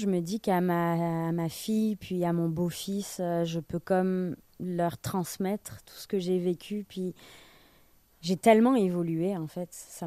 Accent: Bordeaux, Nouvelle-Aquitaine, France; moi j'ai toujours connu Bordeaux, en fait je viens de Bordeaux, mais je veux dire je m'identifiais plus en fait au bordelais, puis mais maintenant que j'en parle, je suis très fière d'être bordelaise.

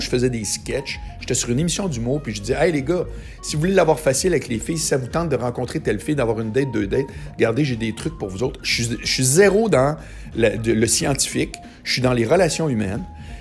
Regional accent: Charlesbourg, Quebec, Canada; Puis je viens de Charlebourg.

